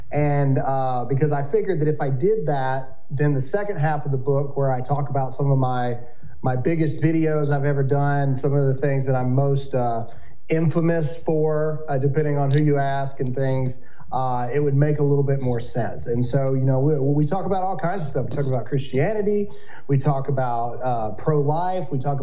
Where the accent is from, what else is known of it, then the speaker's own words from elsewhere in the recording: Mississippi, United States; Well, and I'm from Mississippi, too.